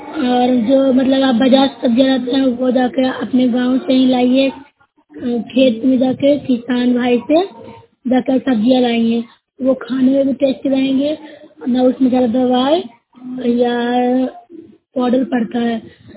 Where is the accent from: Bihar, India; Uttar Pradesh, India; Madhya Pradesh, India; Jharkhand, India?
Bihar, India; Nalanda; मैं ग्राम बारह खजाने से बोल रही हूँ, जिला नालंदा की निवासी हूँ।